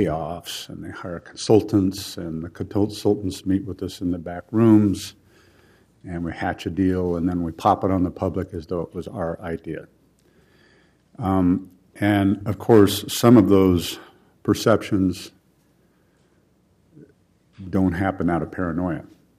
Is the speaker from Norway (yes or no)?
no; Portland, Oregon, United States; I come from Portland, born and raised in inner northeast Portland, went to Grant High School, Irvington Grade School first, Portland State